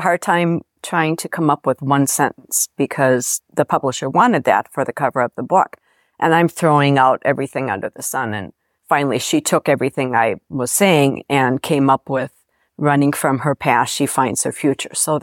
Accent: Minneapolis, Minnesota, United States; I grew up in the Twin Cities, but I have lived in the town I live in now for more than 40 years.

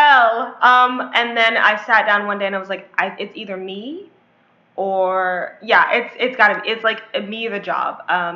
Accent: Washington metropolitan area, United States; And I was standing over like, I'm from the DMV.

